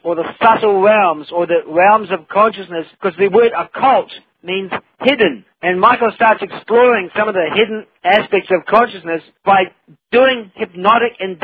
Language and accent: English; New Zealand; I grew up in New Zealand and had some very big Maori mates